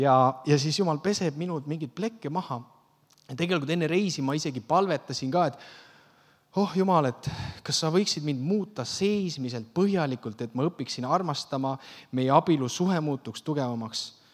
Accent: Australia; aga me oleme Austraalist.

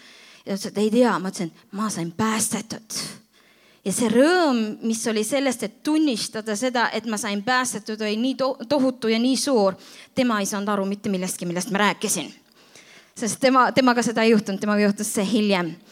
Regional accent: Hiiu County, Estonia; ma olen sündinud ja kasvanud Hiiumal. Ma olin 8-aastane, kui ma sain päästetud.

